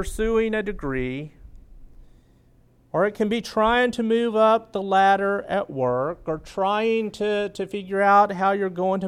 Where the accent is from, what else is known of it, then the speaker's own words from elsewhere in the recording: United States; of course I'm rooting for the U.S. being an American